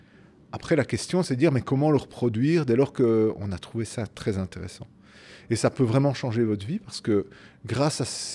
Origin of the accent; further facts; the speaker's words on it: Belgium; ça veut dire montagne, et je viens de Belgique.